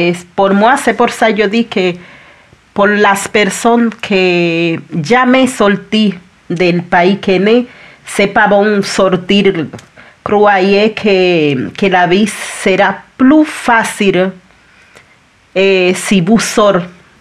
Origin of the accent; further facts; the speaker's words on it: Dominican Republic; yo vine de República Dominicana.